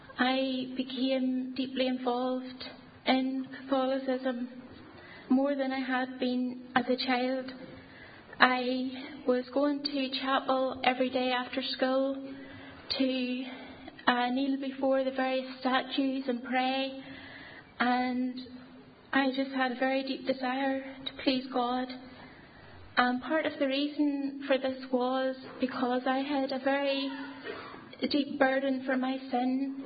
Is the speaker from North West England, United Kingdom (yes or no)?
no; Ballymena, Northern Ireland, United Kingdom; I am from Ballymena, and I grew up in this town in a Roman Catholic home.